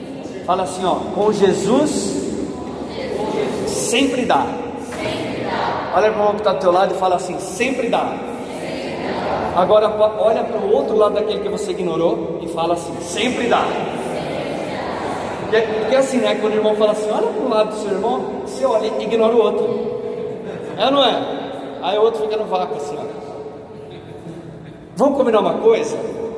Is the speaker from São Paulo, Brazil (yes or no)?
yes; Santo André, São Paulo, Brazil; eu sou de Santo André, faço parte da comunidade Colo de Deus